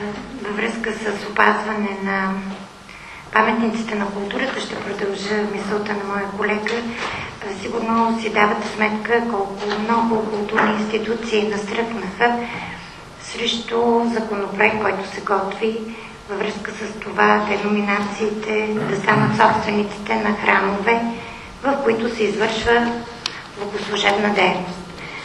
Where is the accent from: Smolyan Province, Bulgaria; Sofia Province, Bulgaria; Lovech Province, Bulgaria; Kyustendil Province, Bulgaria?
Sofia Province, Bulgaria; Samokov; От Самоков съм, в нашия град има джамия, в нашия град има синагога, в нашия град има 7 православни храма.